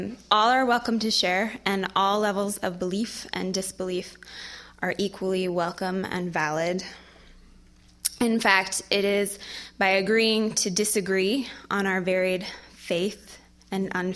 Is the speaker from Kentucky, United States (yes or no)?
no; Minnesota, United States; I grew up in Minnesota in a Mormon family.